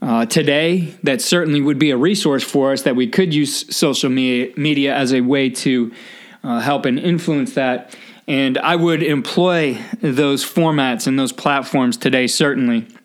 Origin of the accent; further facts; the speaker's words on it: Ohio, United States; And growing up in Northeast Ohio, football dominated the others.